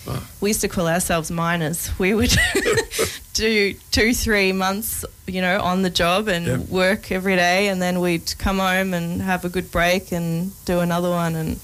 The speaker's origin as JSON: {"language": "English", "country": "Australia", "tie": "born or raised there", "also_born_or_lived": "Germany", "said": "Well, I was born there, and then we moved to Australia when I was about four, but returned sort of every Christmas school holidays for 3 months at a time."}